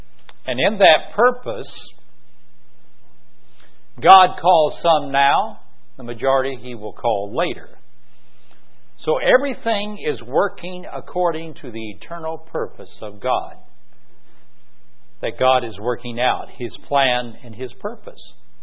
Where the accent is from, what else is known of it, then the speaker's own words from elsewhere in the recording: Southern US, United States; accent: Southern; all they told me I needed to work on was my Southern accent.